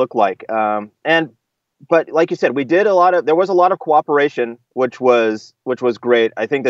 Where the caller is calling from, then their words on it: Philadelphia, Pennsylvania, United States; I'm calling in from Philadelphia, which is great, here for a Venture Cafe event that happened this week.